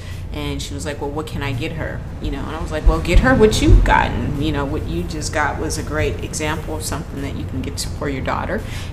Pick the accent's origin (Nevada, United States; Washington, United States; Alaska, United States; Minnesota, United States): Nevada, United States; Las Vegas; now in Bay Area, United States; I'm originally from Las Vegas, Nevada, moved to the Bay Area in 1994.